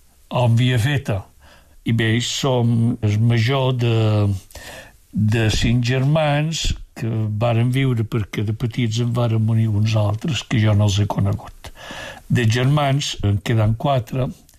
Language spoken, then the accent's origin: Catalan; Piniali, Balearic Islands, Spain; born there; Vaig néixer a Piniali, que pertany a l'Ajuntament de Sencelles, dia 13 de desembre de 1938.